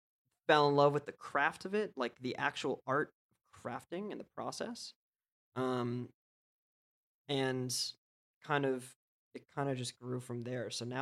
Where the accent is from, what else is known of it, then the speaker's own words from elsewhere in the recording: Philadelphia, Pennsylvania, United States; I'm from Philly.